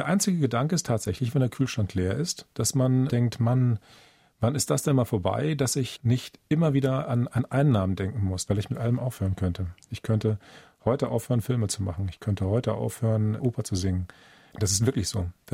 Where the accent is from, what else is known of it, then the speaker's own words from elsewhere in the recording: Langen, Hesse, Germany; Meine Heimatstadt war die Hochburg der FAP. Das war Langen in der Nähe von Frankfurt in Hessen.